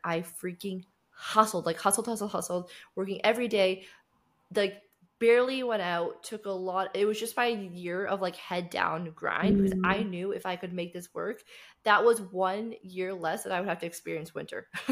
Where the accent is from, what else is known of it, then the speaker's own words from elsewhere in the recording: Canada; So I grew up in Canada, and I grew up in a very small town